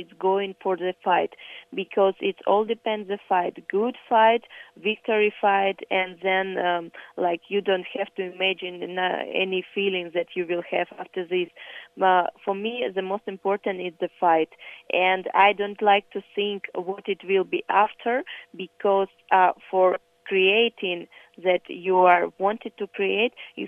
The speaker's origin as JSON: {"language": "English", "country": "Kyrgyzstan", "second_language": "English", "said": "it remind me my home country, Kyrgyzstan, because it's also very beautiful mountain country."}